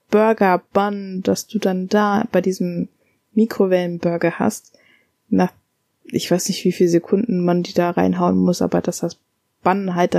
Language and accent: German; Rhineland, Germany; ich komme ja aus dem Rheinland